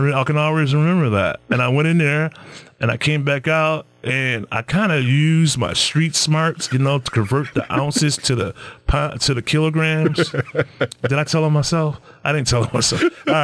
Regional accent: Niagara Falls, New York, United States; You know, I'm from Niagara Falls. You know, I grew up in Niagara Falls

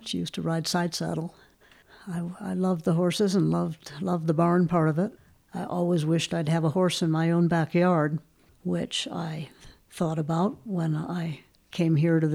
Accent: Wisconsin, United States; I was born outside of Milwaukee. I'm the oldest of four siblings. Had a wonderful family life. We lived in the country right from the get-go.

